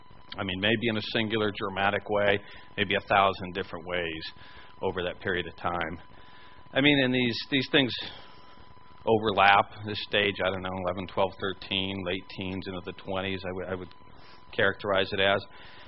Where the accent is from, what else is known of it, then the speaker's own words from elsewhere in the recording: Juneau, Alaska, United States; You know, for my story, growing up in Alaska, I mean, it was mountains, the town of Juneau, the ocean. And 30 miles of road end to end, you couldn't drive out of town.